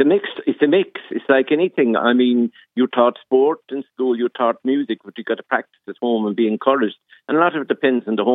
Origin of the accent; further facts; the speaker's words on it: Ireland; we wouldn't have the great days we have in Croke Park and in other arenas of being Irish and proud to being Irish.